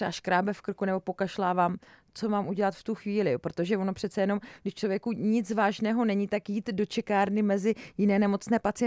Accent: Moravia, Czechia; protože já jsem z Moravy, to znamená u nás moje maminka zásadně léčila, dej si na to slivovice.

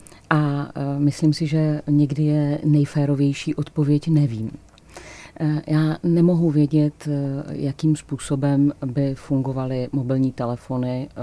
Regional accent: Ostrava, Moravian-Silesian Region, Czechia; now in Prague, Czechia; já jsem tedy z Ostravy, a šli jsme navštívit pěšky mé rodiče.

